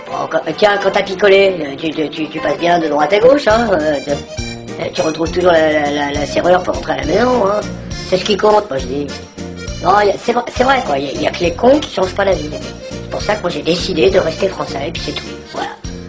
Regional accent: France; Je suis français.

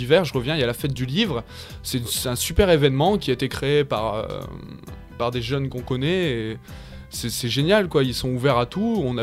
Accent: Dainville, Hauts-de-France, France; Donc je viens du Nord-Pas-de-Calais, de Dainville, à côté d'Arras, et j'ai pas mal bougé et je reviens aux sources

